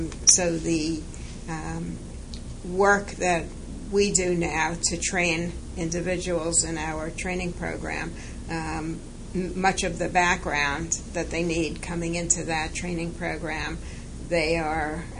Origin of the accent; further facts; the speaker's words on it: New York City, New York, United States; I grew up in New York City, went to New York City public schools, went to college up at the State University of New York in Albany.